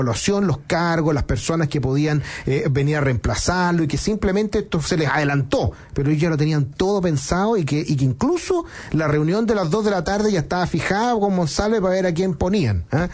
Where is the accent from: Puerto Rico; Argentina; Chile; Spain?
Chile; ¿qué creen que somos los chilenos?